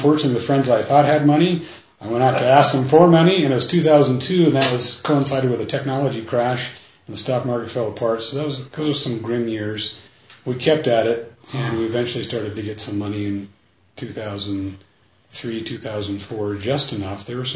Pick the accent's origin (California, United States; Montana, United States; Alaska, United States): Montana, United States; Great Falls; I grew up in Montana, mostly in Great Falls, but after graduating from Montana State University here in Bozeman